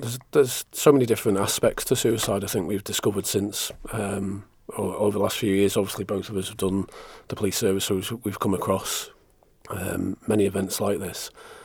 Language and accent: English; Isle of Man; now in United Kingdom; I'm from the Isle of Man, but obviously live in the UK now.